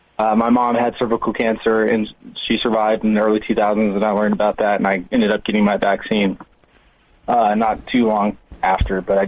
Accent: San Antonio, Texas, United States; Okay, so I'm from San Antonio. I happen to be in London for New Year's Eve.

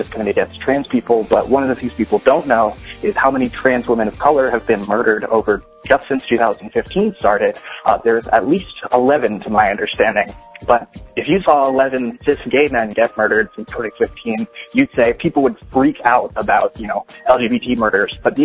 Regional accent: Washington, District of Columbia, United States; I'm from Washington, D.C., just giving a shout-out to everyone who's out there.

